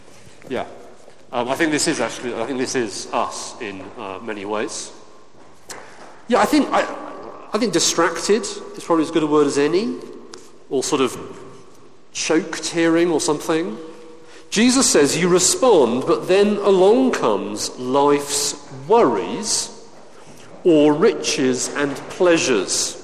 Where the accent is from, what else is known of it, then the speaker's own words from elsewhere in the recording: United Kingdom; There was me as a Brit, but we were in Congo.